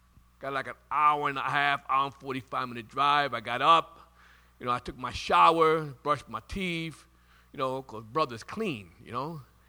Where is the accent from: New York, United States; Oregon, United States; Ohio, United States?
New York, United States; Brooklyn; now in Staten Island, United States; I'm from Brooklyn. I'm from Brooklyn. We got to get that straight. People say, you've been living in Staten Island for 40 years. So what? I'm from Brooklyn. That's where I'm from.